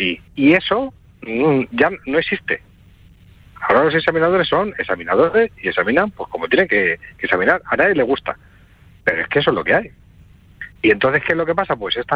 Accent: Madrid, Community of Madrid, Spain; yo soy de Madrid y yo he trabajado 20 años allí en la hostelería.

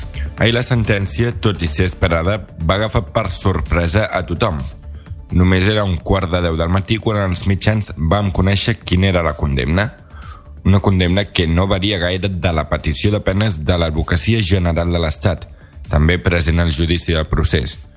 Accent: Catalonia, Spain; també som catalans

